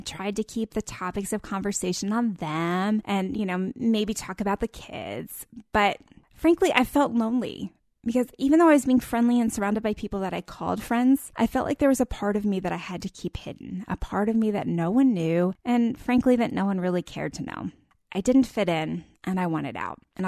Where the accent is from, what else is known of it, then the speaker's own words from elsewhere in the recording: East Coast, United States; We are both from the East Coast and we had friends and families on the East Coast